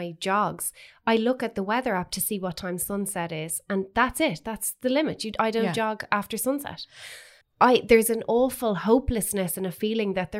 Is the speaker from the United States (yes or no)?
no; Ireland; growing up in Ireland, there was always this undercurrent of the idea of the missing woman